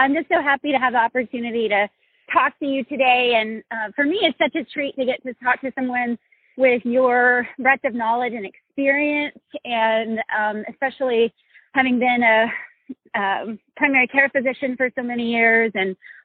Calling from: Pflugerville, Texas, United States; I am calling from Pflugerville, Texas

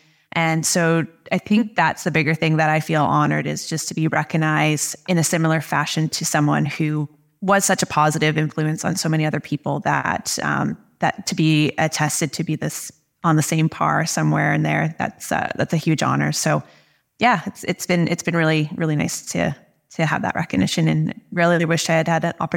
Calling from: Penticton, British Columbia, Canada; So I am in the city of Penticton, so traditional unceded territories of the Sioux people in the Okanagan Nation.

